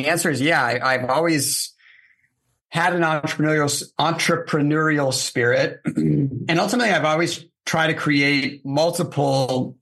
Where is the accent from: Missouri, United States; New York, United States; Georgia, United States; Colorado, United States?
Missouri, United States; St. Louis; moved away as an adult; also born or lived in Columbus; now in Las Vegas, United States; Yeah, I grew up in St. Louis and then moved to Columbus to go to school.